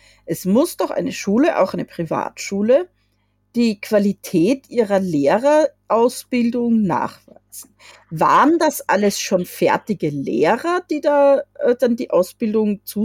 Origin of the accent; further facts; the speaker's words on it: South Germany, Germany; Nee, also ich bin ja im Süden Deutschlands aufgewachsen, sage jetzt nicht genau wo.